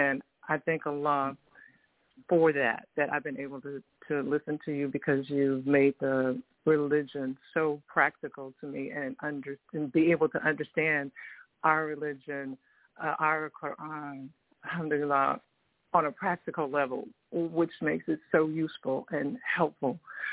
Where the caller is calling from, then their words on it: Fayetteville, North Carolina, United States; from Fayetteville, North Carolina.